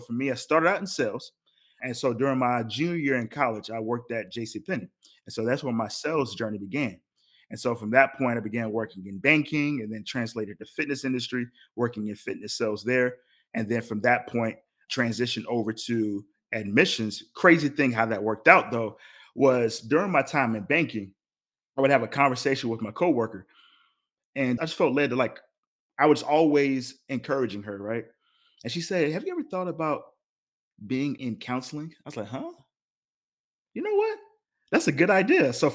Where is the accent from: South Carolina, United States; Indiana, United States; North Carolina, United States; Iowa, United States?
North Carolina, United States; Salisbury; I'm actually from Salisbury, North Carolina. So I don't know if many of you are in the North Carolina area. It's actually 45 minutes from Charlotte, North Carolina.